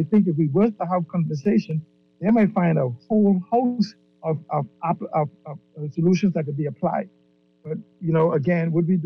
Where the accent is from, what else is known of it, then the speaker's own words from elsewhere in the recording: West End, Grand Bahama, Bahamas; Because I grew up in West End where the seagrass was. So in West End, Grand Bahama.